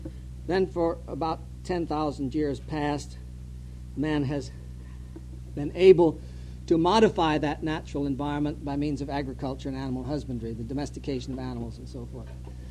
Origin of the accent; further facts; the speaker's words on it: Rhode Island, United States; Down where I come from Narragansett Bay, which has a higher carrying capacity certainly than the tundra